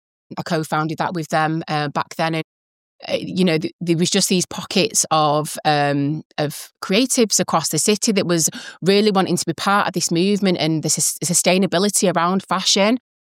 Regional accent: Manchester, North West England, United Kingdom; accent: Manchester; And as you can tell just off the bat, I am a true Manchester native. My accent has not faded one little bit.

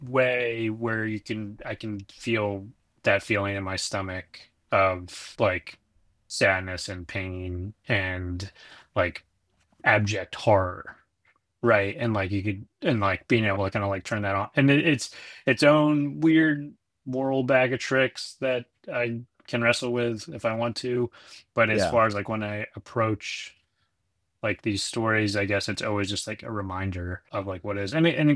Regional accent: Connecticut, United States; I thought, like, I grew up in Connecticut, I thought it was kind of an edgy thing to, like, know how to shoot.

